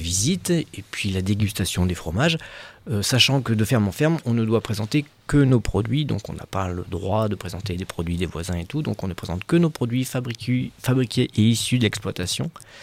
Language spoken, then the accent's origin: French; Centre-Val de Loire, France; moved away as an adult; J'ai atterri ici en 88, donc ça fait un petit bail déjà. Je suis d'Eure-et-Loire, pur Beauceron, donc dans les céréales.